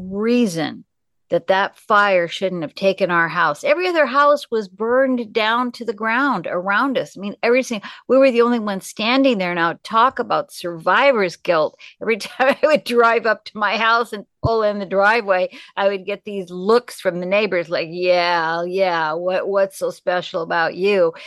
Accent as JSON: {"language": "English", "region": "Pacific Northwest", "country": "United States", "tie": "born or raised there", "said": "Well, I grew up in the Northwest, and you know, the Northwest is made in a forest."}